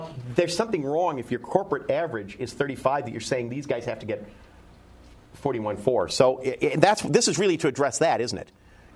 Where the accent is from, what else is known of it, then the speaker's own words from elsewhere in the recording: California, United States; I grew up in Southern California. I would go to the Dodger Stadium once a year to get a Dodger dog.